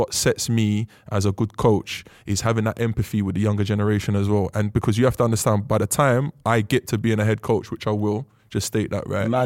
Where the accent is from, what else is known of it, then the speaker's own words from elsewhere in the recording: London, United Kingdom; When I got up there, obviously I'm from London, no one's from London.